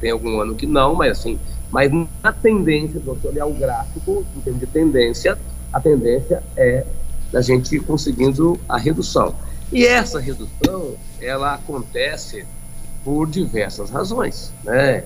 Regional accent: Castelo, Espírito Santo, Brazil; lá na minha terra, ontem, minha terra Castelo

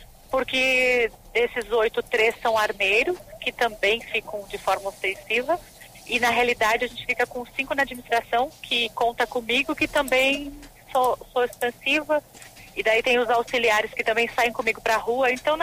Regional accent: Santa Catarina, Brazil; Então, por exemplo, eu sou de Santa Catarina, o meu subcomandante é de outro estado

